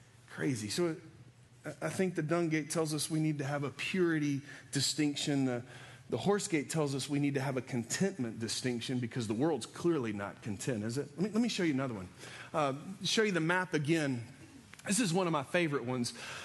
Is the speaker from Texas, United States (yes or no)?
yes; Texas, United States; I am from Texas and I want a truck. That's what guys do. I was the only guy in San Saba without one.